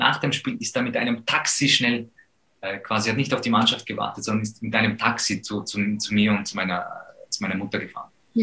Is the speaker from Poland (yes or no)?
yes; Poland; wir sind aufgewachsen in Polen